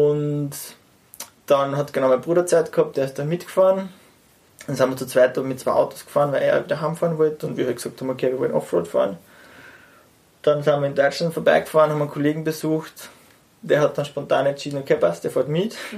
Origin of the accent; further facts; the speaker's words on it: Zell am See, Salzburg, Austria; born there; ich wohne jetzt in St. Georgen. Im Attergau. Geboren bin ich ursprünglich in Zell am See